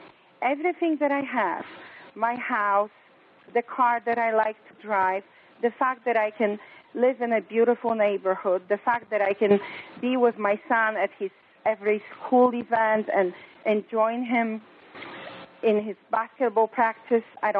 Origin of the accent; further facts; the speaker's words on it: Poland; moved away; When I came to this country from Poland years ago, I didn't have much.